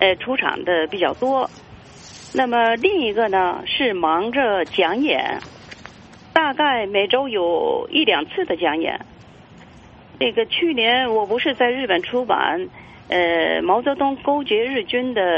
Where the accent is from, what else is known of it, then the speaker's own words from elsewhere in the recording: Changchun, Jilin, China; born there; 所以我是在吉林省长春出生的。